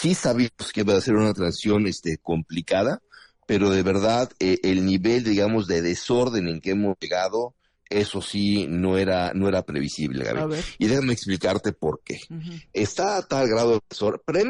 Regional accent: Mexico; O sea, somos muchos mexicanos, no todos votan o votamos por Morena.

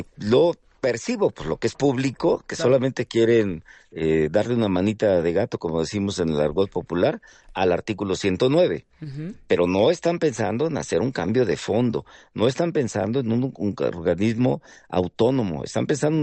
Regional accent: Guerrero, Mexico; como en la montaña de Guerrero, yo soy guerrerense

